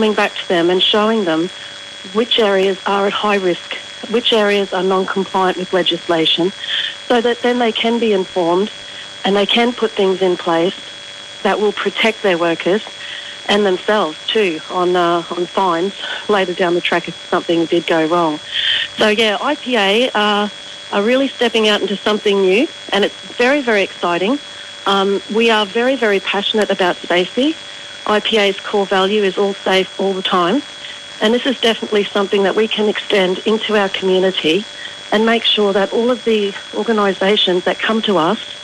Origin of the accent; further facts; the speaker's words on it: Australia; We need to, as Australian business owners, we need to protect our people.